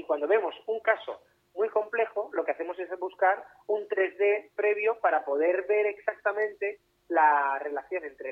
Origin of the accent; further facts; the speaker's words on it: Valencian Community, Spain; No, creo que la gente de la provincia de Alicante queremos anestesia.